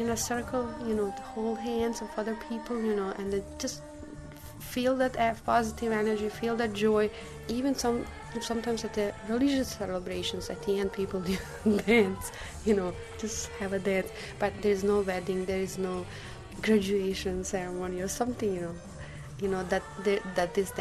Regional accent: Bosnia & Herzegovina; moved away; I am from Bosnia. I learned my first steps at fifth grade, and then I continued after the high school.

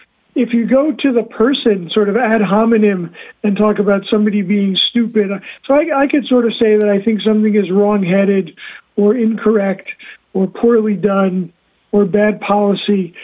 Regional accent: New Jersey, United States; I grew up in New Jersey, where it's sort of the coin of the realm.

